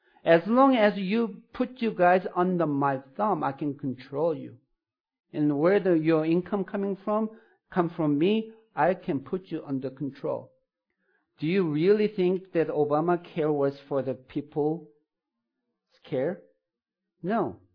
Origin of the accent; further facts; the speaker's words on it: South Korea; I'm from South Korea, where we faced the communist, where we lived under the communist regime for a while.